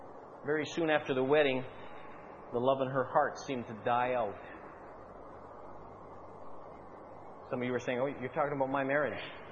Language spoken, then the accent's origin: English; Canada; born there; I had no choice about my original citizenship. I was born in Canada. I'm a Canadian, period.